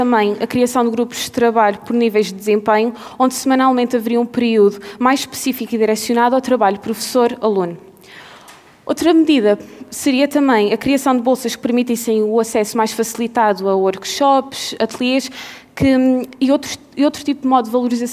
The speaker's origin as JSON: {"language": "Portuguese", "region": "Azores", "country": "Portugal", "said": "E viemos dos Açores"}